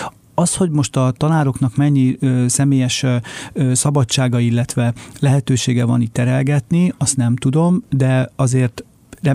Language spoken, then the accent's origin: Hungarian; Hungary; És ez magyarként, vagy olyanként, aki örült volna, hogyha a meghatározott időn belül megkapja a szükséges információkat